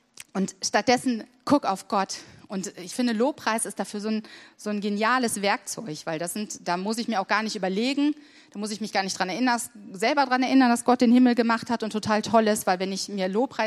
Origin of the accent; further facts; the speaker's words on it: Germany; Ich weiß, wir sind Deutsche, wir tun uns damit schwer